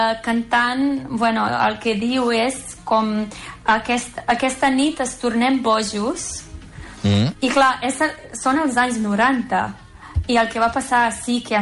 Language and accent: Catalan; Bosnia & Herzegovina; accent: Bosnian; vaig créixer a Bòsnia, on teníem altres nacionalismes, però clar, és molt raro, perquè ara quan me'n vaig a Zagreb, jo tinc un accent bosnià, 100%, i se suposa que estic a la meva ciutat, però sóc l'altra